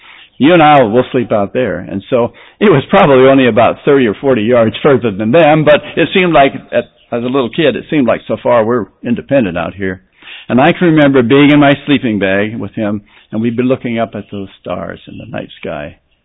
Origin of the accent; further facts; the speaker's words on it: Santa Monica, California, United States; also born or lived in Montana; When I grew up in Santa Monica, California, I was blessed to have God-fearing parents who practiced what they preached.